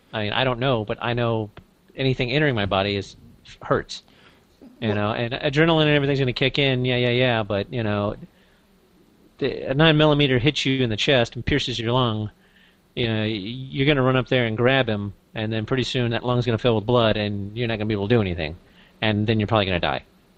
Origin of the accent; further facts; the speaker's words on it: Arkansas, United States; I mean, I grew up shooting guns. I grew up in Arkansas. Everybody had a gun.